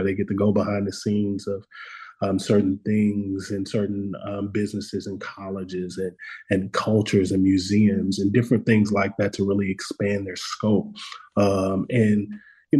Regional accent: Dallas, Texas, United States; I grew up in the Pleasant Grove area of Dallas, mm-hmm. and I grew up in a lot of the circumstances that a lot of our kids face in Oak Cliff.

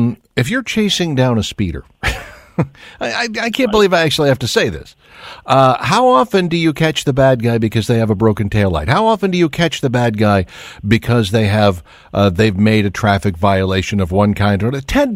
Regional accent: Minneapolis, Minnesota, United States; It's distressing because, of course, I came from Minneapolis.

